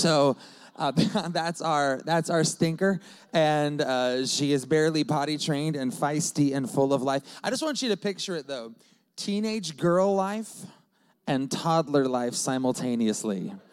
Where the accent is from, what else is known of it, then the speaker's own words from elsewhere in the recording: Seattle, Washington, United States; I'm from the Seattle area, born and raised in the same church my whole life.